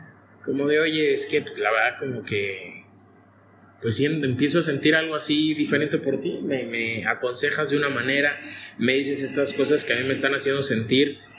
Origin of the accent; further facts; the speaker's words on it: Mexico City, Mexico; now in Spain; Bueno, hablaré como chilango. ¿Cómo hablamos los chilangos?